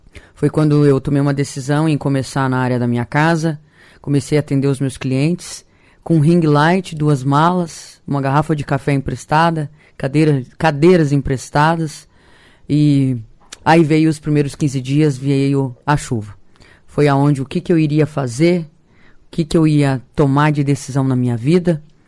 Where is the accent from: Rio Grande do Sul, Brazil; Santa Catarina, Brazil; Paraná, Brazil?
Paraná, Brazil; Campo Mourão; now in Cascavel, Brazil; É uma menina de família muito humilde, que vim de Campo Mourão. Estou aqui hoje em Cascavel há 8 anos que eu resido aqui.